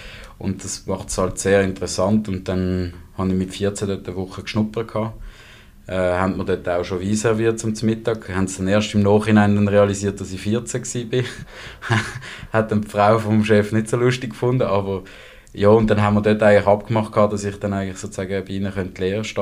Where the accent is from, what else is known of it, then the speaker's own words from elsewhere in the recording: Neuchâtel, Switzerland; also in Neuchâtel, wo ich aufgewachsen bin.